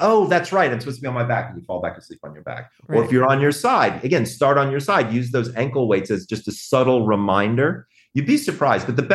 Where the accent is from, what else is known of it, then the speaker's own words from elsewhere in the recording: the South, United States; I'm from the South.